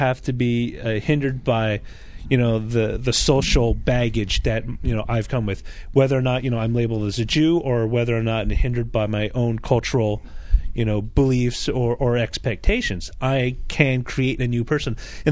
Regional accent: United States; people say, oh, your nationality. I say, oh, I'm American.

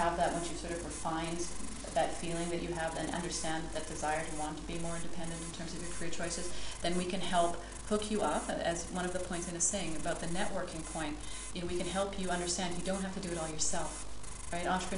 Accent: Canada; Like, I'm Canadian

